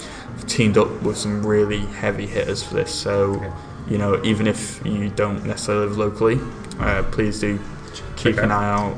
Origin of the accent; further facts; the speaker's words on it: England, United Kingdom; because I'm English, so I don't know what the American places are like